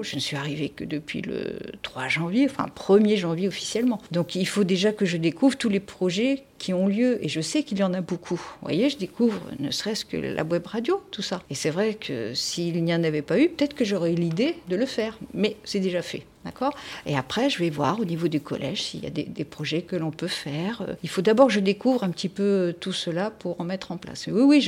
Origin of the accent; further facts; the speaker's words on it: Poitiers, Nouvelle-Aquitaine, France; Alors moi, je suis pas du tout de la région. Je suis du Poitou. Je suis née à Poitiers, donc j'ai fait mes études à Poitiers.